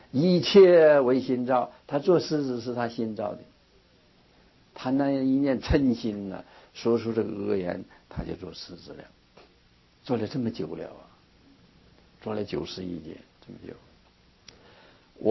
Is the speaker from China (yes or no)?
yes; China; 我们中国人呢，这个佛这句话是个印度话，不是中国话哈。